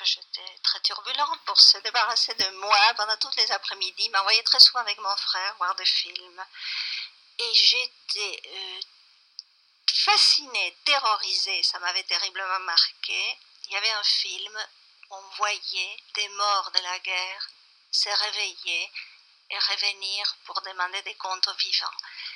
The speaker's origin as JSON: {"language": "French", "region": "Buenos Aires", "country": "Argentina", "tie": "born or raised there", "second_language": "French", "said": "parce que je suis née en Argentine et à Buenos Aires, je fréquentais beaucoup des ciné-clubs et la cinémathèque."}